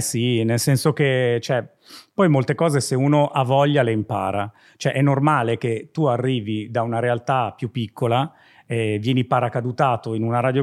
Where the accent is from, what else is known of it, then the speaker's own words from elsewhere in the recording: Seregno, Lombardy, Italy; una radio privata, sempre del mio paese, fuori Milano